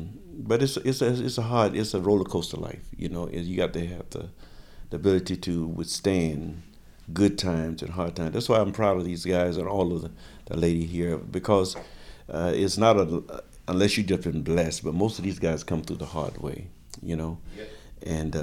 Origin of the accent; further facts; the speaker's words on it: Valdosta, Georgia, United States; In Valdosta, Georgia. Mm-hmm. Valdosta, Georgia. It's a small town in the southern part of Georgia.